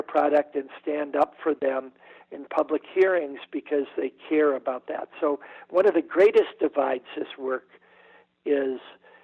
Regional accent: Midwest, United States; but it is where I grew up in the Midwest, where farmers are out on their tractors plowing and disking Roundup Ready weeds

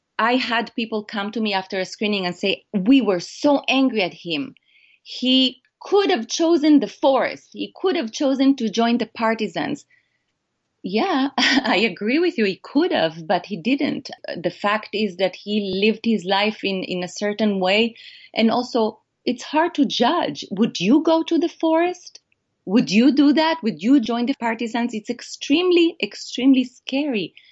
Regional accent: Israel; growing up in Israel, I ask myself always, what would I have done in the Holocaust?

